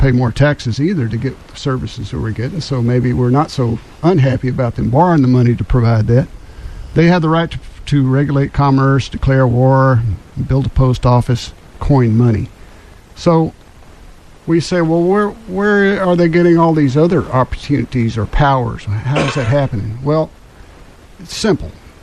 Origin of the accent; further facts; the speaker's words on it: Texas, United States; You know, I grew up in North Milam County in a small cotton farm, sharecrop